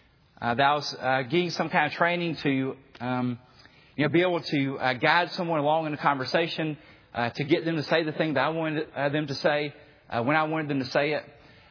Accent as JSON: {"language": "English", "region": "Southeast", "country": "United States", "tie": "born or raised there", "said": "because of my background, especially growing up in the Southeast"}